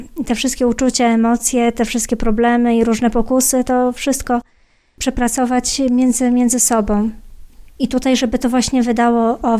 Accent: Pomeranian Voivodeship, Poland; ja jestem trochę dalej, jestem z Trójmiasta

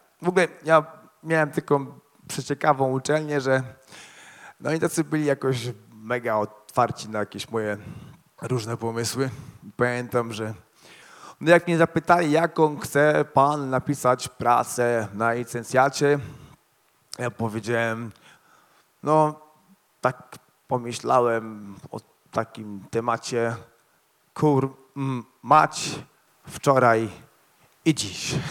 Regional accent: Warsaw, Masovian Voivodeship, Poland; Ja pochodzę z Warszawy, studiowałem przy seminarium w Warszawie socjologię.

